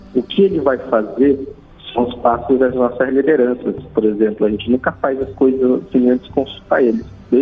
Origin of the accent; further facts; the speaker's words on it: Roraima, Brazil; sou de Roraima, sou da terra indígena Raposo Serra do Sol, povo Sapará